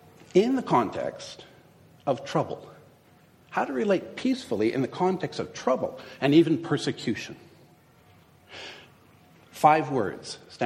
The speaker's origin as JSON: {"language": "English", "town": "Timmins", "region": "Ontario", "country": "Canada", "tie": "born or raised there", "said": "I was driving my car on an icy road in my hometown of Timmins on Christmas Eve."}